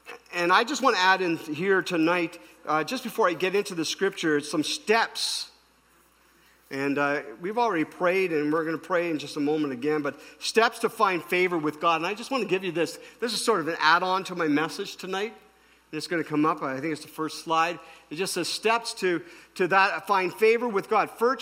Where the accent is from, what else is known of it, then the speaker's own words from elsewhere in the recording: Ottawa, Ontario, Canada; But I grew up in the Ottawa area, and then my family, my parents were both born in Quebec.